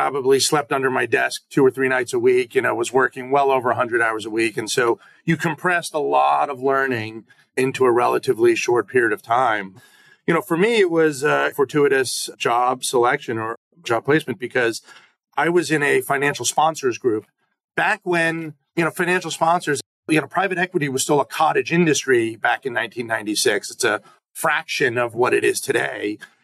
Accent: New York, United States; So I grew up here in the suburbs of New York, grew up to a family that was somewhat focused on finance.

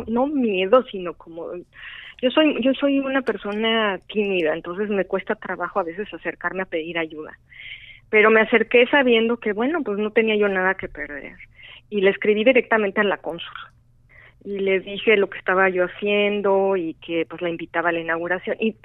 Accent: Mexico; now in United States; en mi país de origen, en México, en el que resido hoy, en Estados Unidos

